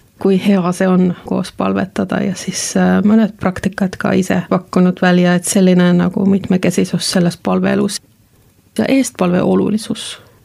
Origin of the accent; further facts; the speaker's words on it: North Savo, Finland; Estonian is a second language; also born or lived in Western Finland; now in Estonia; Ma olen pärit sellisest kohast Soomest, mis on siis Pohjois-Savo. Ja Savo on kuulus sellest, et meie mõtleme välja päris palju sõnu. Ja võib-olla ma vahepeal kasutan neid ja siis ma olen elanud ka Lääne-Soomes kahes erinevas kohas